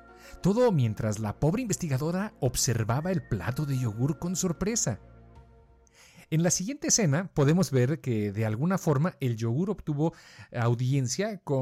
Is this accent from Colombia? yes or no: yes; Colombia; No, mira, yo soy de Colombia.